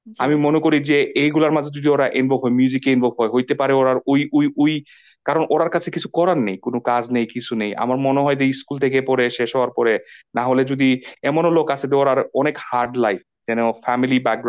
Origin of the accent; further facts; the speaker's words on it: Leicester, East Midlands, United Kingdom; আমার home town লেস্টারে